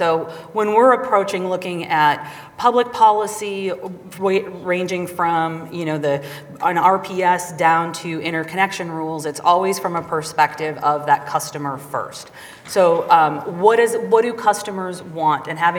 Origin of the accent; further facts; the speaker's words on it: Wisconsin, United States; I'm from Wisconsin. I'm a Wisconsinite. I live in Milwaukee